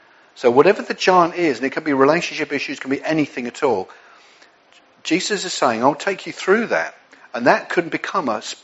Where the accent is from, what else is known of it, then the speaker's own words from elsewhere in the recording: England, United Kingdom; we're very understated as English people, accepting of situations rather than pushing the issue and changing things.